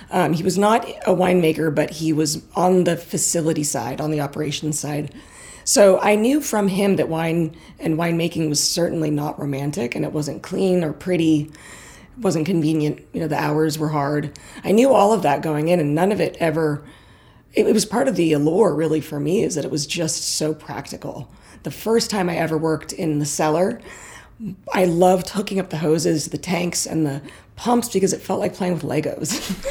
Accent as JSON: {"language": "English", "region": "California", "country": "United States", "tie": "born or raised there", "said": "I grew up in the Sonoma Valley, and I grew up around wine."}